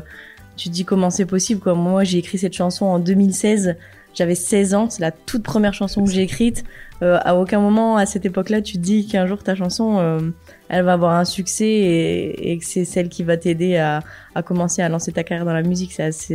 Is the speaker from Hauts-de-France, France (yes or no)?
yes; Hauts-de-France, France; Je viens d'une petite commune à 15 minutes de Lille. Mais j'ai toujours habité depuis mon enfance dans le coin. J'ai souvent emménagé à droite, à gauche, mais toujours dans mon nord.